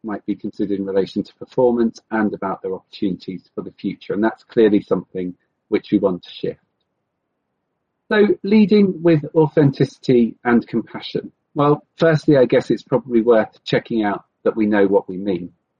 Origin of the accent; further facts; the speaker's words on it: South West England, United Kingdom; I grew up in Cornwall. I grew up by the sea.